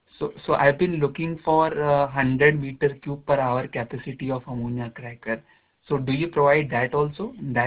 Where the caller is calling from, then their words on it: India; I'm calling from India